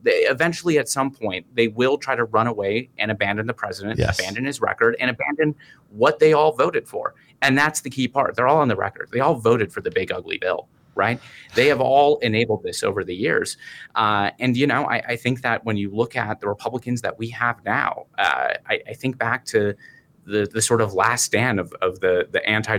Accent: Two Rivers, Wisconsin, United States; I'm from Two Rivers, right? I see a lot of social media traffic from the hometown.

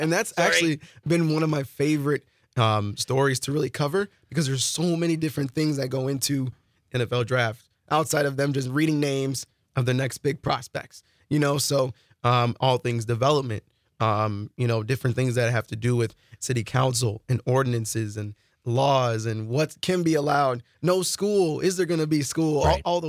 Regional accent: Chicago, Illinois, United States; now in Green Bay, United States; I'm from the Chicagoland area, but I'm from the Chicago suburbs

